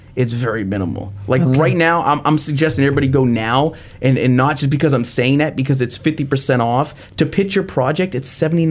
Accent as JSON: {"language": "English", "town": "St. Petersburg", "region": "Florida", "country": "United States", "tie": "born or raised there", "said": "because we grew up lower middle class. We had no connections. We grew up in a household where there was drugs. We grew up in South St. Pete as well."}